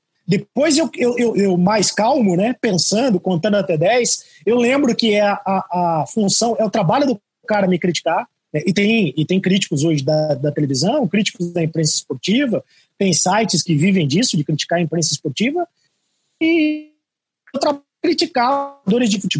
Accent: Mirassol, São Paulo, Brazil; eu tenho família em Mirassol, passei minha adolescência toda em Mirassol.

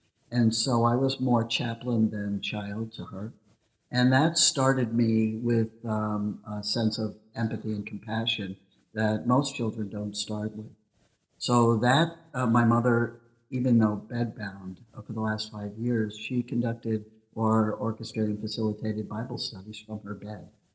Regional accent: Weston, Connecticut, United States; also born or lived in Long Island, New York; I was born in Long Island and I lived until I was in sixth grade there and then moved to Weston, Connecticut and have moved around the state quite a bit ever since.

